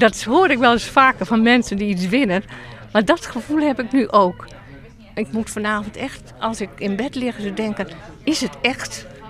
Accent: North Netherlands, Netherlands; also born or lived in Krimpen aan de Lek; Ik heb ook 20 jaar in Krimpen aan de Lek gewoond. En ik kom inderdaad uit het Hoge Noorden.

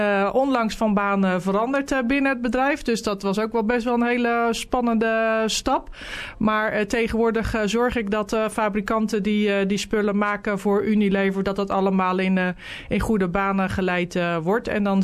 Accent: Krimpen aan den IJssel, South Holland, Netherlands; also born or lived in Schiedam; Ik ben in Schiedam geboren. En uiteindelijk toen mijn broer, die ook in de lokale politiek zat, een jaar 5 was en ik 3, zijn ze naar Krimpen verhuisd. En ik woonde toen in de Midden-Weteringflat. Daar hield zo'n beetje Krimpen toen op. En nooit meer weggegaan.

